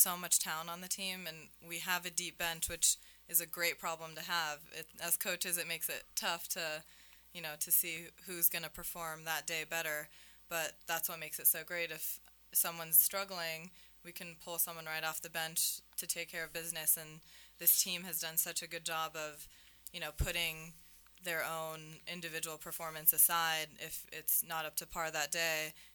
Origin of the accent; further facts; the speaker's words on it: California, United States; We went super north because so I'm from California, and we went super north to hit Chicago and the Niagara Falls.